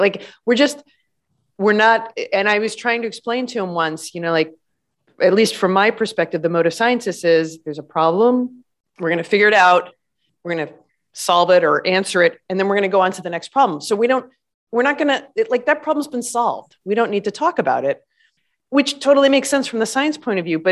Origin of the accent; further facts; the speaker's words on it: New York, United States; I grew up outside of the Adirondacks